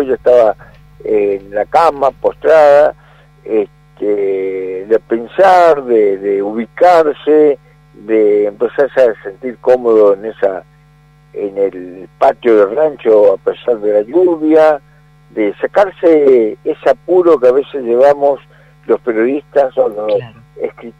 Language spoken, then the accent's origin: Spanish; Chaco, Argentina; Y bueno, yo pensaba que esa era parte también de lo que se vive, lo que vivimos los chaqueños en ese encuentro